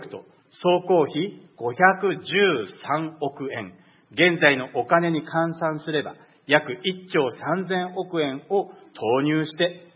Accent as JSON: {"language": "Japanese", "region": "Toyama", "country": "Japan", "said": "で、私の地元は、実家は富山県です。"}